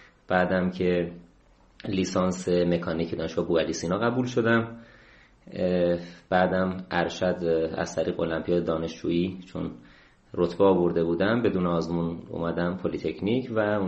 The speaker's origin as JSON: {"language": "Persian", "region": "Ilam", "country": "Iran", "tie": "born or raised there", "said": "من تو ایلام به دنیا اومدم، یکی از روستاهای دورافتاده ایلام. اسمش هم فکر کنم تو نقشه نیست هنوز."}